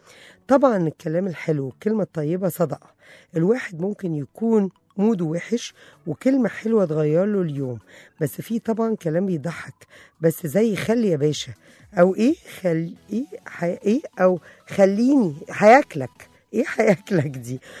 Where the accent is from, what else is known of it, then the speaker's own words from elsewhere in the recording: Egypt; أنا بقول لكم عندنا كلام بتاعنا إحنا بس كمصريين.